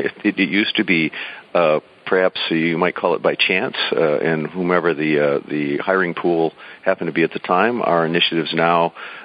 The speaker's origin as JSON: {"language": "English", "region": "Midwest", "country": "United States", "tie": "born there", "moved": "as an adult", "lives_now": "San Diego, United States", "said": "I am Caucasian. I was born in the Midwest and migrated to San Diego 30 years ago."}